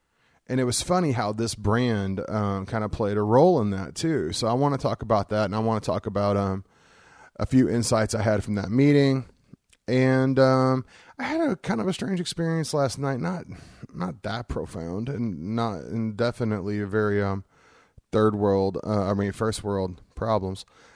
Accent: Missouri, United States; I grew up in Missouri, and I grew up across the town, across the state from Kansas City

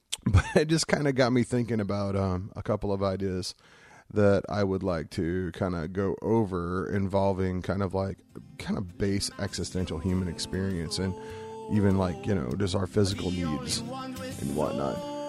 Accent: Missouri, United States; I grew up in Missouri, and I grew up across the town, across the state from Kansas City

